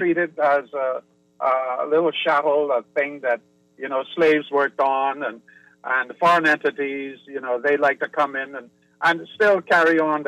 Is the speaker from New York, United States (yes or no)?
yes; Long Island, New York, United States; growing up on Long Island, it is absolutely phenomenal because I have encountered people similar to people who grow up in Long Island